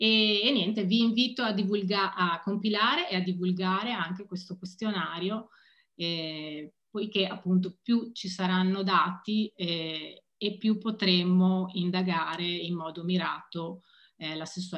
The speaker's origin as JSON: {"language": "Italian", "town": "Padua", "region": "Veneto", "country": "Italy", "said": "io essendo padovana sono orgogliosissima di questo progetto"}